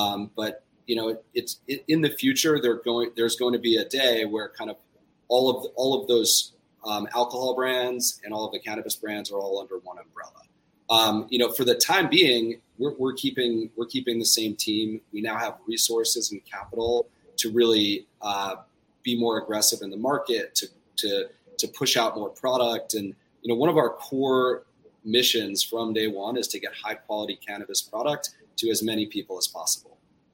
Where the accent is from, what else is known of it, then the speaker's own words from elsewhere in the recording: New Jersey, United States; I'm from New Jersey. My partners are from New York.